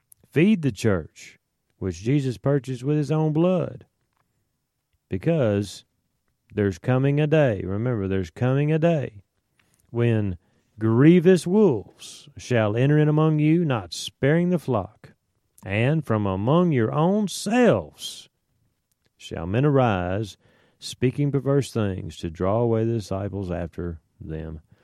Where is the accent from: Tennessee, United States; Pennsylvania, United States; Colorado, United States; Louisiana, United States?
Tennessee, United States; Nashville; I grew up in Nashville, Tennessee, my friends, and my godly father stood up